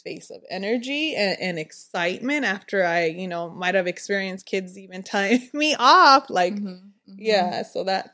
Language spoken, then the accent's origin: English; Venice, California, United States; I grew up in Venice.